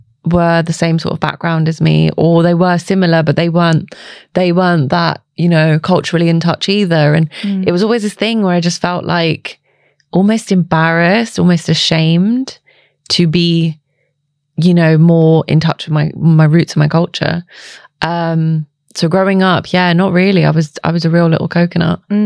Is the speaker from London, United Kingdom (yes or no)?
yes; London, United Kingdom; Yeah, so born and brought up in London, but my family is from India, from Punjab.